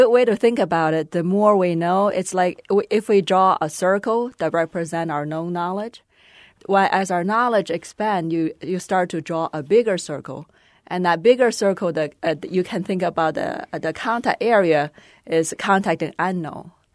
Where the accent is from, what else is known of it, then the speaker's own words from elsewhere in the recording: Beijing, China; English is a second language; So I grew up in China, Beijing, China.